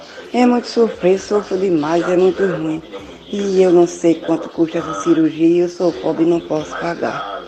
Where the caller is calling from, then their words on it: Crato, Ceará, Brazil; Sou aqui de Crato.